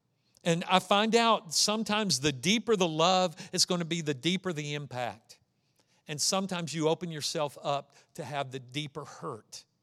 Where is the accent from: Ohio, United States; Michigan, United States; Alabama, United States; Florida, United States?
Ohio, United States; that's my Ohio tan, you know, because I'm originally from Ohio